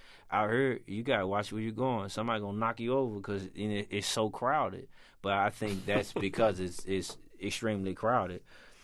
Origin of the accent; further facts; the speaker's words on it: Memphis, Tennessee, United States; Of course, I'm from Memphis. He's from Nashville. So